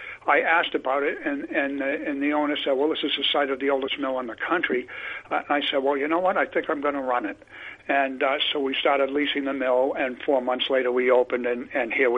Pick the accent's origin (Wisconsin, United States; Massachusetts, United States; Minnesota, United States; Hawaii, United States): Massachusetts, United States; Boston; now in Plymouth, United States; Well, I grew up in the area. I was born in Boston, and I've lived on the South Shore of Boston my whole life.